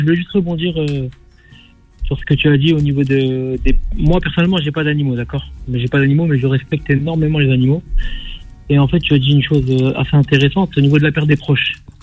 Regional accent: Rif, Morocco; Je viens du Rif, au niveau du Maroc.

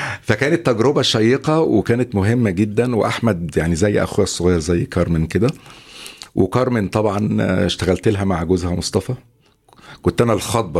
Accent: Egypt; التطور ده كمان هيكون في المقام الأول في بلدي مصر

